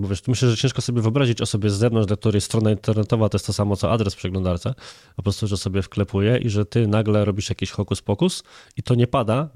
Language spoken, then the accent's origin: Polish; Włocławek, Kuyavian-Pomeranian Voivodeship, Poland; Czyli biznes się rozwija. To moje rodzinne miasto. Pozdrawiamy. Piękne.